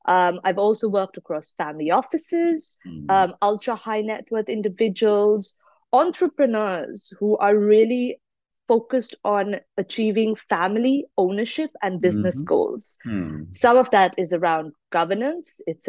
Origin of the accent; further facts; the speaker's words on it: India; born there; also born or lived in New Zealand / Singapore / United Kingdom / United States; I was born in India, but I've lived, I've worked, and I've been educated across multiple continents. Mm-hmm. India, New Zealand, Singapore, the UK, the US, and Dubai.